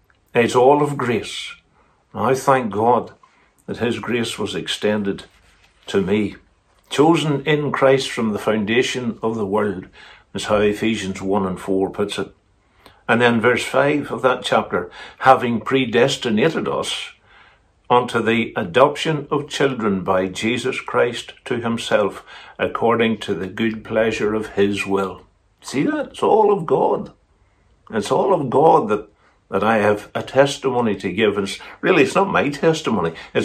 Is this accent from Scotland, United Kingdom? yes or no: no; Northern Ireland, United Kingdom; born there; It's by his grace that I was born in Protestant Ulster.